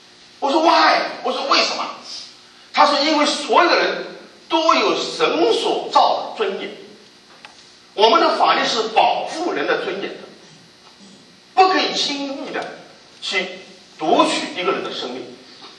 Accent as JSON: {"language": "Chinese", "country": "China", "said": "我说 from China 啊，我说我是中国来的啊"}